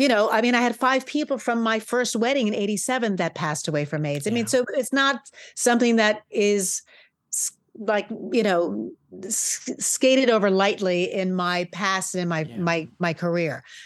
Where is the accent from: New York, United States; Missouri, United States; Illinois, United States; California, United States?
New York, United States; New York City; So growing up in New York, for sure, drag queens were part of the club scene and just part of life.